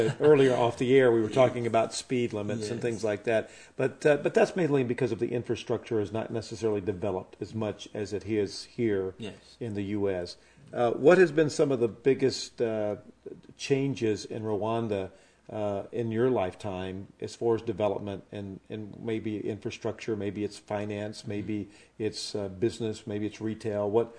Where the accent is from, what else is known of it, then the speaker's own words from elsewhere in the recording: the South, United States; Now, I'm from the South. I didn't have an accent.